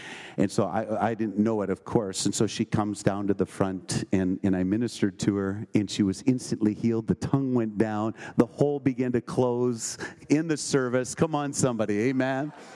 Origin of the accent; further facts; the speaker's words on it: Minnesota, United States; I'm a Minnesotan, but I don't bring my checkbook.